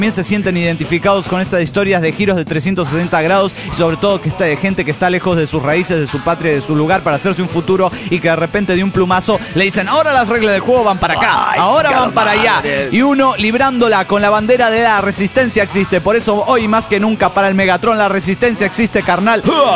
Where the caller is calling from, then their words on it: Torreón, Coahuila, Mexico; de Torreón, Coahuila, México.